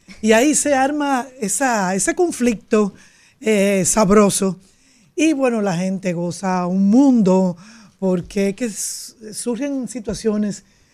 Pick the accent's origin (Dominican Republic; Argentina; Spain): Dominican Republic; Como los dominicanos, que tenemos una forma especial de enfrentar las situaciones